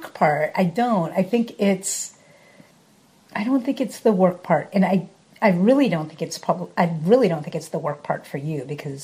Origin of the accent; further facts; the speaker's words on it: New York, United States; Right. So I'm visiting from New York. I'm visiting Portland.